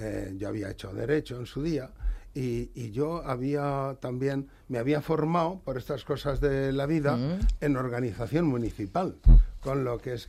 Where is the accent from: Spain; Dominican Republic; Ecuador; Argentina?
Spain; Castilla-La Mancha; born there; also born or lived in Madrid; Bueno, de nacimiento soy manchego.